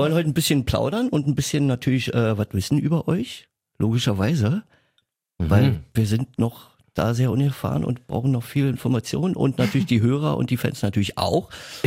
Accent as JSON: {"language": "German", "region": "Berlin", "country": "Germany", "accent": "Berlin", "said": "Ich bin ja Berliner, kann ich nicht wegleugnen von meinem Akzent"}